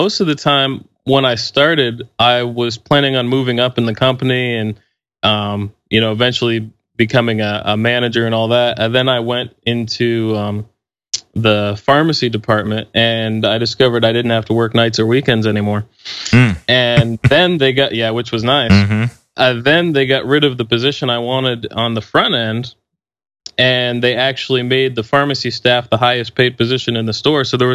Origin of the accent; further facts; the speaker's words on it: Maine, United States; Well, so growing up in Maine was different. So I was homeschooled most of my life.